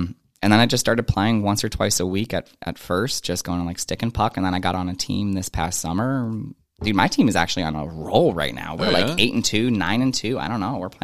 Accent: Connecticut, United States; So again, I'm from Connecticut.

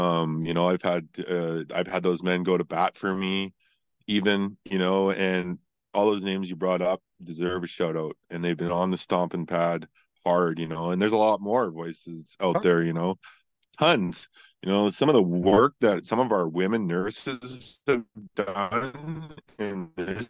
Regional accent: Taber, Alberta, Canada; I grew up in Southern Alberta as a half-breed Indian in a small town of Tabor

